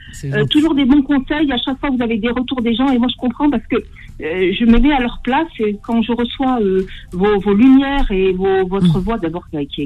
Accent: Algeria; Je suis algérienne de Bourges-Bois-la-Riche

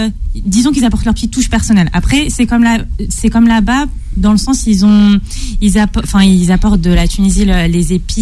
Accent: Paris, Île-de-France, France; Et j'aime Paris, oui, et je suis parisienne, voilà.

